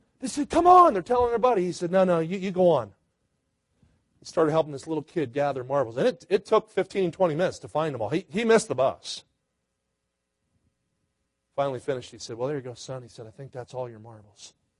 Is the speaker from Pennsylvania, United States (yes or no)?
yes; Philadelphia, Pennsylvania, United States; All right, I grew up near Philly.